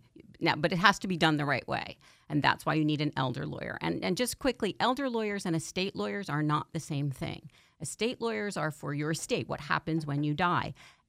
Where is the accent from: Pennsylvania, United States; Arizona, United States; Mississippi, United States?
Pennsylvania, United States; Pottstown; Pottstown, Pennsylvania.